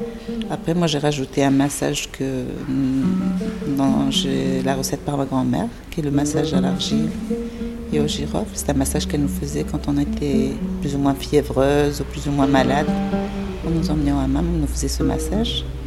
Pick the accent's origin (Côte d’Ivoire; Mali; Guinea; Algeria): Algeria; now in Marseille, France; moi j'ai quitté l'Algérie il y a de cela 12 ans à cause bien évidemment des événements, du terrorisme en fait. Et quand je suis arrivée à Marseille